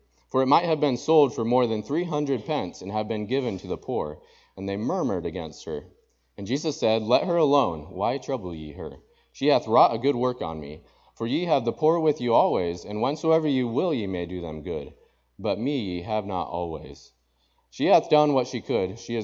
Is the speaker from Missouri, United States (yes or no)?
yes; Missouri, United States; kind of like where I grew up over in Missouri, the northeast corner of Missouri near Hannibal, with the fields and the cows and everything